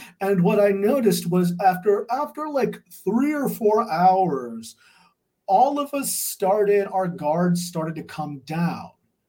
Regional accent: California, United States; where I grew up in California, that it's all Democratic.

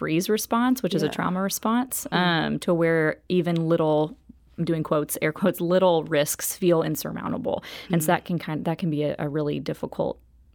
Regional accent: the South, United States; I'm from the South, so I need to be polite in my facial expression.

